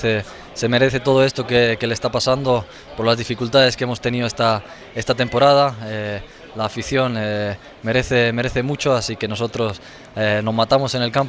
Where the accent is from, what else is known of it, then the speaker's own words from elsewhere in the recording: Morocco; Marruecos, en mi país siempre.